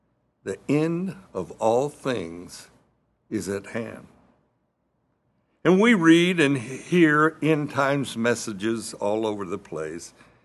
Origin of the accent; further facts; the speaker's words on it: Alabama, United States; born there; also born or lived in California; Me? I was born in Central Alabama. Yep, I was. But I lived in California a lot of years